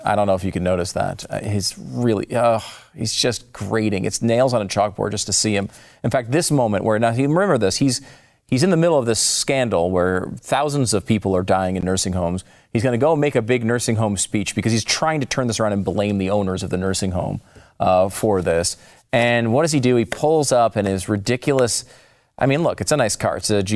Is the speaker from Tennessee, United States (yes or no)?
no; New York, United States; born there; Now, I can say that as a New Yorker. I was born in New York.